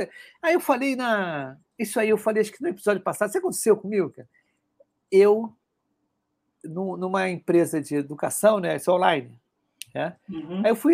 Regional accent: Rio de Janeiro, Brazil; ele se apresentou à galera do Rio de Janeiro, que eu sou do Rio, né?

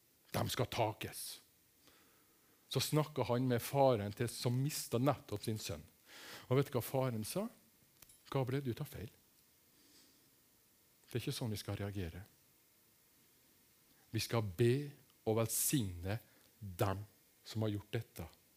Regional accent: Kristiansund, Møre og Romsdal, Norway; Jeg kommer fra Kristiansund.

